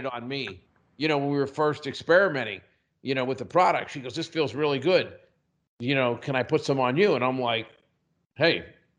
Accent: Pittsburgh, Pennsylvania, United States; GNC is a Pittsburgh-based company, and I grew up in Pittsburgh.

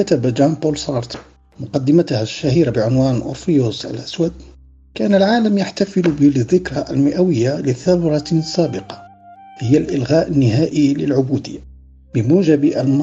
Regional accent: Morocco; يجب الاعتراف أننا متأخرون ومقصرون جدا كمغاربة في المقام الأول باعتبارنا أفارقة أيضا

